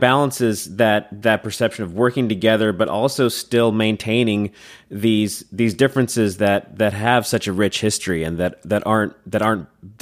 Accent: United States; I think I'm guilty as an American of when I think of Africa, I think of this one place.

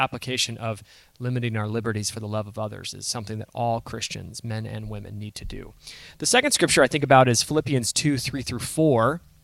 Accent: California, United States; We grew up in Southern California

